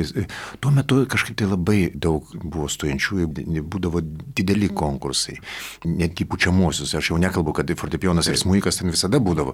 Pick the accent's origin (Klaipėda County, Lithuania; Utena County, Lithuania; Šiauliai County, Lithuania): Klaipėda County, Lithuania; Klaipėda; moved away as an adult; now in Vilnius, Lithuania; aš Klaipėdoje baigiau tą muzikos technikumą tuo metu ir atvažiavom čia į Vilnių įstoti, tai mes klaipėdiečiai